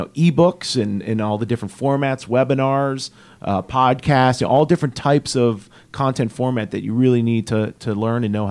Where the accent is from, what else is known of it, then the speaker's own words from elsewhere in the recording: Norwalk, United States; born there; I was born in Norwalk.